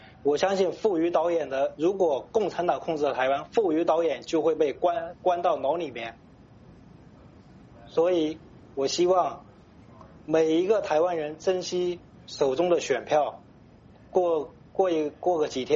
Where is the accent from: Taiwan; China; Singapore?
China; now in United States; 我这一个从大陆出来的人